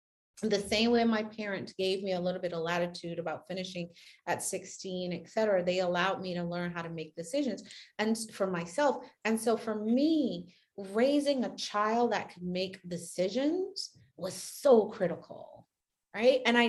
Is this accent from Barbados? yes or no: yes; Barbados; Now, again, I'm from Barbados, and you talk about traditional two-parent household.